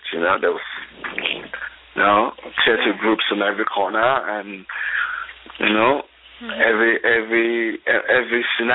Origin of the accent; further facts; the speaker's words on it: Nigeria; also born or lived in England; I was actually born in England. I was raised in Nigeria because my parents wanted their kids to grow up in Nigeria.